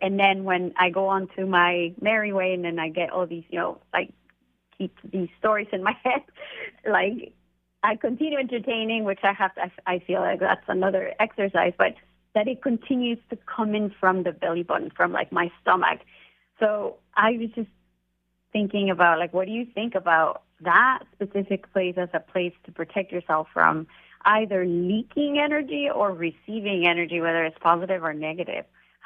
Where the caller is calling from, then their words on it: Seattle, Washington, United States; Oh, I am in Seattle.